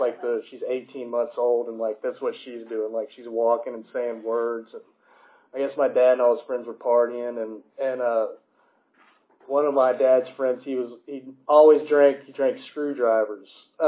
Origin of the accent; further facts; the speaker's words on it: Kentucky, United States; born there; So other than that, I was born in Eastern Kentucky.